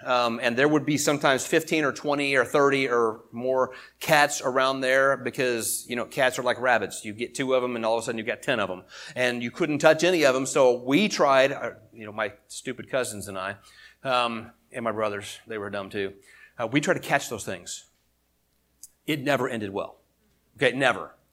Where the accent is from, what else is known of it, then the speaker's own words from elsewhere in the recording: Springfield, United States; because I grew up in Springfield, and the church we went down there, it was Northside Christian Church